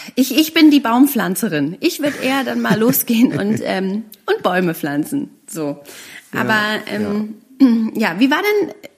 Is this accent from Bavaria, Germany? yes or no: no; Berlin, Germany; Das sind wir Berliner nicht gewöhnt.